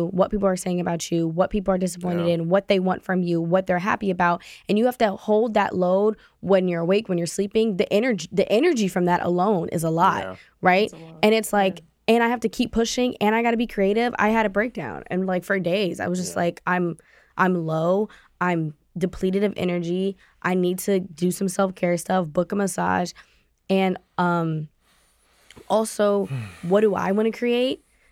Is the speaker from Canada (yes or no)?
no; Ohio, United States; I'm from Ohio. I'm from down the hill.